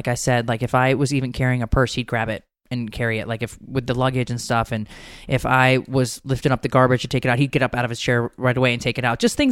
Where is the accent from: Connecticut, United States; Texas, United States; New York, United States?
Connecticut, United States; now in Fulton County, United States; I don't even know what county I grew up in Connecticut, but I know I live in Fulton County in Georgia